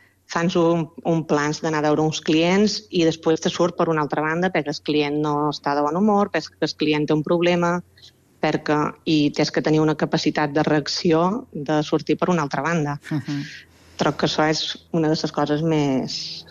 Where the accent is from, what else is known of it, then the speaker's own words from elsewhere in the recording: Balearic Islands, Spain; som menorquina.